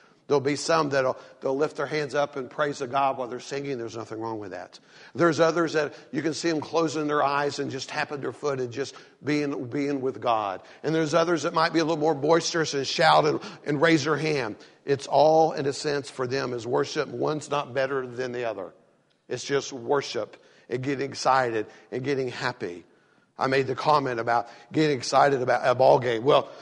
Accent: the South, United States; I am from the South. Our cultures are different.

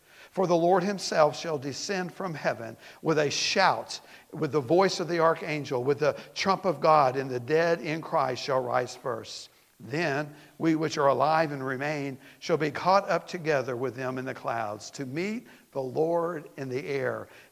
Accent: Tennessee, United States; I'm just going to do that because I'm from Tennessee.

